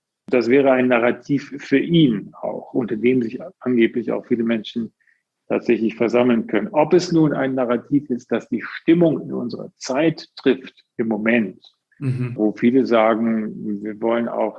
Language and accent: German; Bonn, North Rhine-Westphalia, Germany; born there; ich bin auch Rheinländer. Ich bin geboren in Bonn und war zuletzt viel in Köln auch.